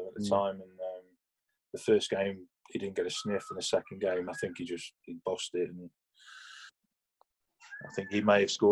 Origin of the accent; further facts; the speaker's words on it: Stafford, West Midlands, United Kingdom; So obviously being my hometown as well, that was quite a nice situation. Managed to get myself fit, and I believe my debut for Stafford was against you guys